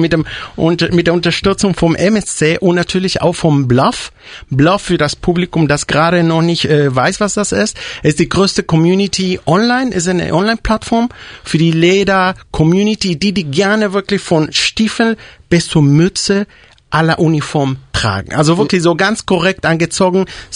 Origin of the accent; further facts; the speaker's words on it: Hamburg, Germany; Wir sind aus Hamburg